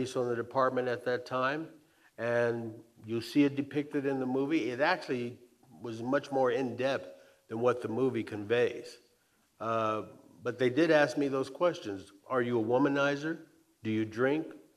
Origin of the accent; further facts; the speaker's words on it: El Paso, Texas, United States; Because no one in my history growing up in America ever called me N-word. I was called nigga on three occasions in school, in the El Paso school system.